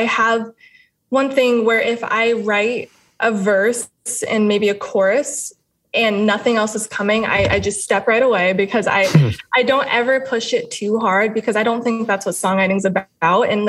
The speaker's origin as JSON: {"language": "English", "country": "United States", "said": "I love being Cuban American."}